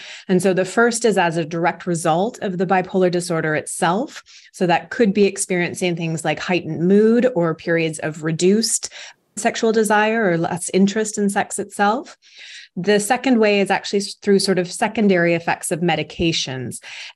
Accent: Vancouver, British Columbia, Canada; now in United Kingdom; I'm a lecturer in sexual health over in England, but I am from Vancouver originally. So I've been now in the UK for about 4.5 years.

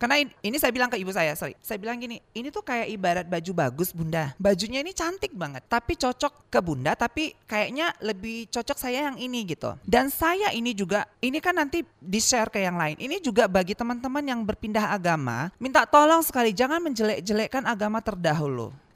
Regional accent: Medan, North Sumatra, Indonesia; saya lahir dari keluarga muslim. Dan juga keluarga muslim saya kan juga dari kecil memang saya lahir di Medan.

